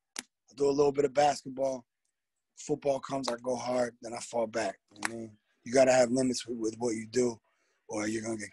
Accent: Massachusetts, United States; No. I'm from Massachusetts.

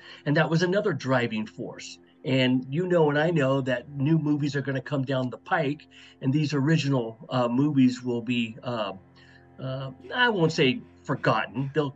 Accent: Seattle, Washington, United States; I'm from Seattle originally, so he worked at Boeing.

